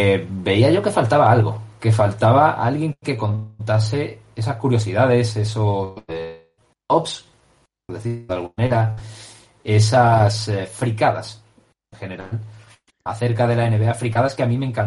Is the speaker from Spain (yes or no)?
yes; Málaga, Andalusia, Spain; yo soy un chico de Málaga